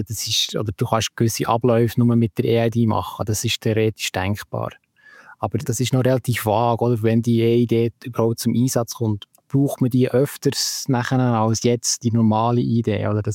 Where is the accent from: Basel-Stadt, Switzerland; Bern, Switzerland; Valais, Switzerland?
Bern, Switzerland; Belp; oder dass jetzt mein Heimatort Belp ist